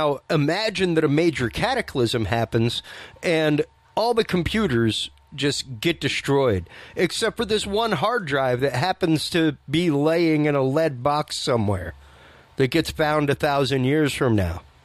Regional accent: Louisiana, United States; I'm Cajun. Let's take this as a prime example. I am Cajun.

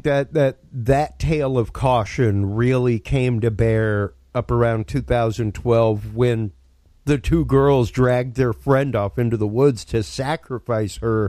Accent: Louisiana, United States; It's what you did as a Cajun. My family told stories about the tatai, stuff like that.

